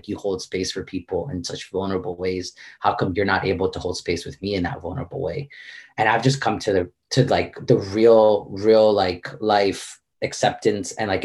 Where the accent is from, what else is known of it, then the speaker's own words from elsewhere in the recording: Florida, United States; I'm originally from South Florida.